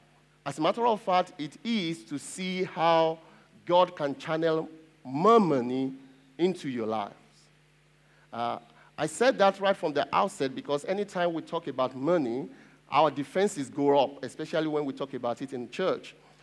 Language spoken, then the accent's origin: English; Nigeria; I said naira because that's the currency in my home country.